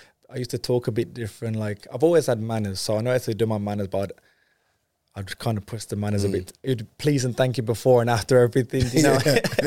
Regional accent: Wolverhampton, West Midlands, United Kingdom; I'm from Wolverhampton, but my dad's background is Jamaican.

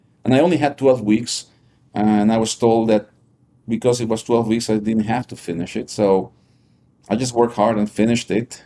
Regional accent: Lima, Peru; moved away as an adult; now in United States; Just I grew up in Lima, Peru.

